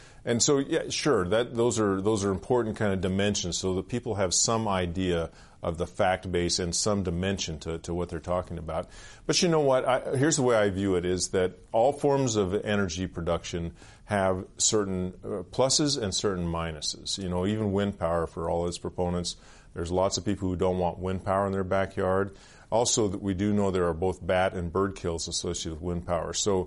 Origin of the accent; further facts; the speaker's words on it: Canada; as a Canadian, I'm very proud of the overall track record of this country on the environment